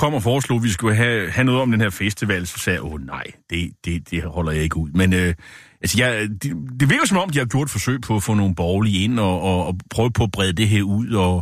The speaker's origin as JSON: {"language": "Danish", "town": "Nexø", "region": "Capital Region", "country": "Denmark", "tie": "born or raised there", "said": "Nexø, han som er jo min hjemby på Bornholm"}